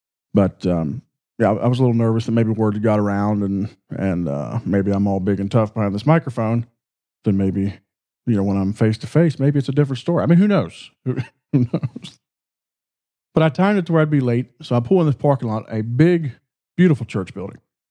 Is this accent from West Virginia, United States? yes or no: yes; West Virginia, United States; I'm from West Virginia.